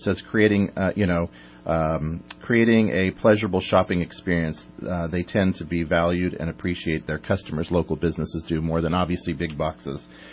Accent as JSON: {"language": "English", "town": "Bella Vista", "region": "California", "country": "United States", "tie": "born or raised there", "said": "I grew up in Bella Vista."}